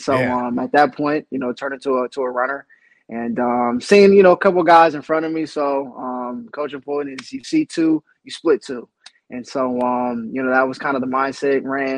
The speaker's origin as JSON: {"language": "English", "region": "Ohio", "country": "United States", "tie": "born or raised there", "said": "because growing up, I'm from Northeast Ohio."}